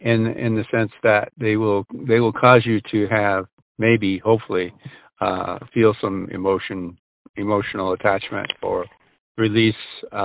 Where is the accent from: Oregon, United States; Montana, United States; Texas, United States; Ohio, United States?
Montana, United States; also born or lived in Idaho, United States; Okay. Well, actually, I grew up in Montana and Idaho. I've lived on the border all of my life, and almost literally, our place in Montana is just barely into the state.